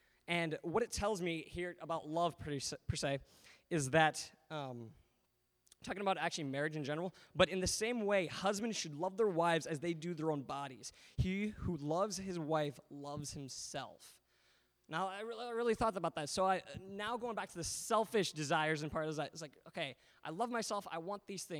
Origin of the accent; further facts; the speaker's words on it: Ames, Iowa, United States; Well, I am from Ames.